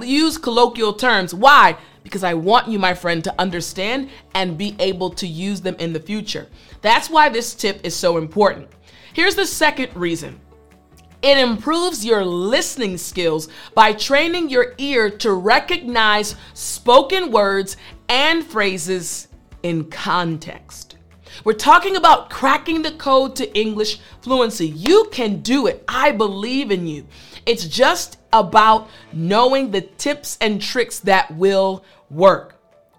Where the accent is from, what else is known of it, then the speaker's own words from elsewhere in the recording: United States; Because we're American, I can be more comfortable as far as the way that I'm speaking.